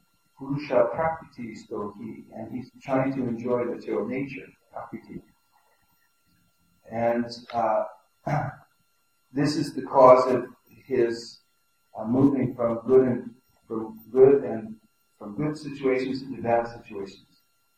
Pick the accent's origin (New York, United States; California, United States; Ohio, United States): California, United States; I come from California, and there we have a temple in San Jose